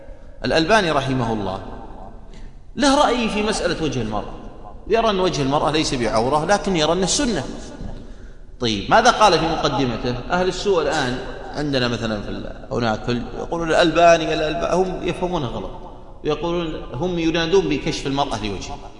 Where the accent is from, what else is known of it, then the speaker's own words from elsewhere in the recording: Riyadh, Riyadh Province, Saudi Arabia; عندنا في الرياض موجودة الظاهرة هذه